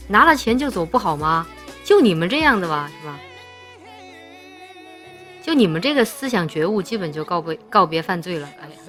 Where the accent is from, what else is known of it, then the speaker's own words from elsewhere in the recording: Chongqing, China; 像我们乡下就重庆嘛，是吧？山区，天气很热。